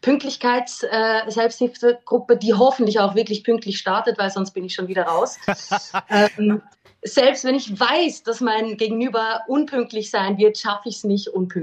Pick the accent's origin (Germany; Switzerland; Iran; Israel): Switzerland; now in Vienna, Austria; Ich bin seit 17 Jahren in Wien. Deswegen würde ich mich auch mittlerweile als Wienerin bezeichnen. Fast mehr als Schweizerin oder so halb-halb.